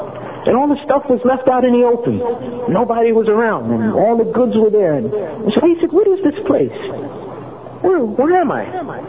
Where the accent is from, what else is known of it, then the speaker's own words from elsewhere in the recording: New York City, New York, United States; born there; I come from America. I keep going back to that because I've watched my country, the country I come from, I've watched it go down morally, go way down. I was born in a part of the United States, in New York City, Manhattan.